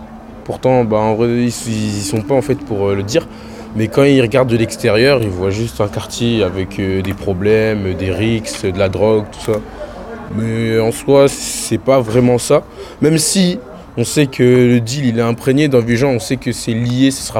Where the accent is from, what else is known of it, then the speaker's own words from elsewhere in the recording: Comoros; Moi, je suis comorien. Du coup, je suis comorien français, du coup. Et on a tous la binationalité.